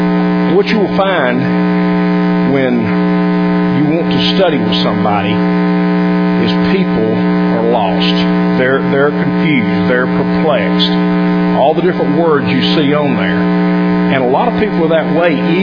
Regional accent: Alabama, United States; When Kathy and I first met, we met at Florida College. I was from Alabama.

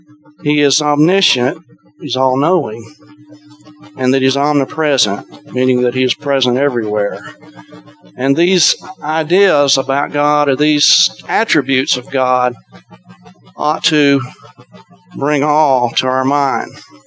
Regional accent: Florida, United States; I grew up in Central Florida, not too far from Cape Canaveral.

